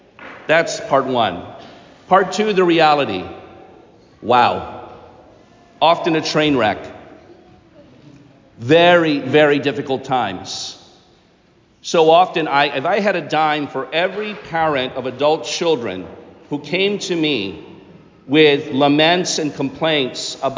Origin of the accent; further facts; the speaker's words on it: Philippines; I know as a youngster, being Filipino, I had no idea you could not practice the faith.